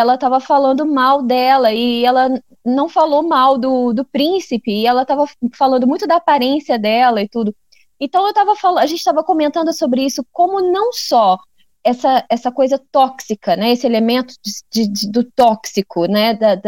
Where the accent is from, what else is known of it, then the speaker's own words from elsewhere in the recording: Minas Gerais, Brazil; nasci no Brasil, fui criada em Minas Gerais, numa cidade muito pequena, entre mulheres